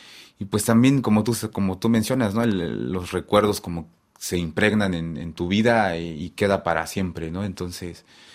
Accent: Mexico; first language Tzotzil; Spanish is a second language; nos enseñan a escribir nuestra lengua materna, ¿no? En este caso, el tzotzil.

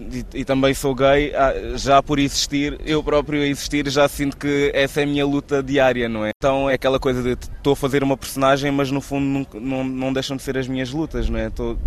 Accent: Portugal; Eu nunca vi pessoas como eu, que são nascidas e criadas em Portugal, que têm uma educação exatamente como os outros, né? como os outros portugueses.

